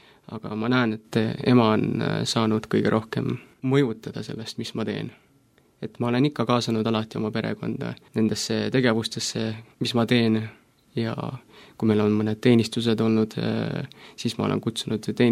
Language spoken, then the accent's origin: Estonian; Koeru, Järva County, Estonia; Koerust olen pärit ja Järvamaalt, Kesk-Eestist.